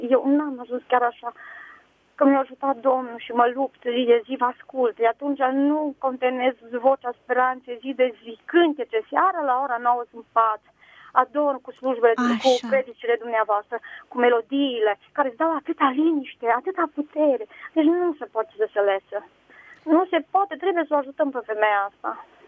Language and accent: Romanian; Dej, Cluj County, Romania